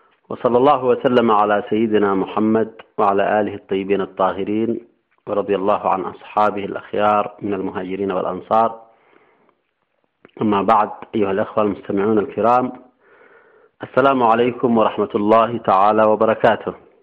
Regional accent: Yemen; وبالتالي لابد أن نكون كيمنيين مدركين لهذا الهدف

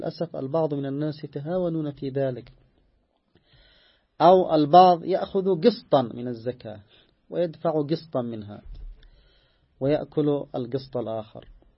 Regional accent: Yemen; تصبح عادة يستمر عليها من أجل القات مثلا عندنا في اليمن

